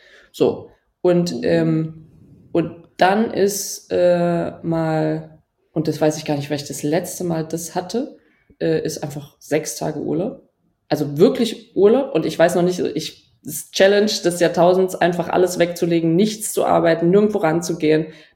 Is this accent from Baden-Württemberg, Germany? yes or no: no; Trier, Rhineland-Palatinate, Germany; Ich erinnere mich in Trier, wo ich aufgewachsen bin.